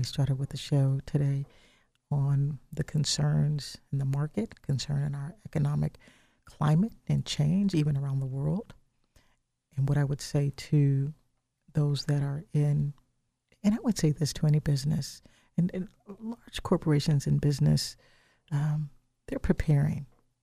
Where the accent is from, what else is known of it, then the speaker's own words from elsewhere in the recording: Midwest, United States; Like I said earlier, I'm from the Midwest, and so we didn't wait to buy an umbrella because thunderstorms are common in the Midwest.